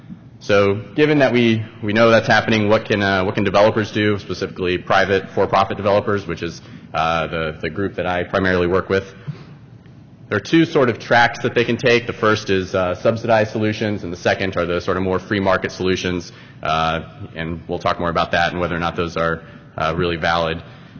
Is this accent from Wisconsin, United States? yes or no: no; Orlando, Florida, United States; An interesting thing from my hometown of Orlando, 80% of all affordable housing that happened in our city over the last two decades